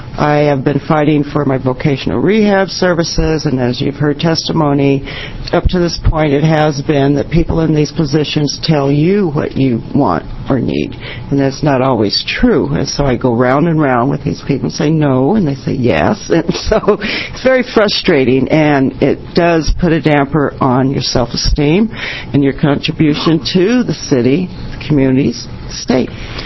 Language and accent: English; Keizer, Oregon, United States; I grew up in Kaiser in the 60s, so my family's been here since 1956.